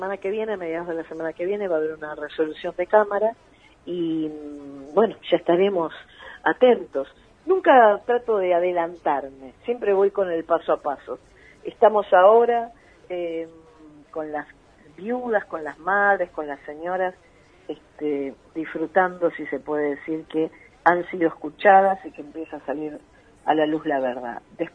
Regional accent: Argentina; a mí, como familiar y como abogada y como argentina

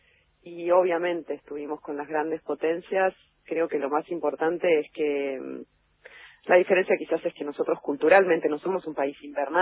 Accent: Bariloche, Río Negro, Argentina; also born or lived in -; Me fui muchos años de Bariloche a estudiar, nada, me casé, viví un tiempo fuera y lejos, Y cuando volví a Bariloche, en el año 2001

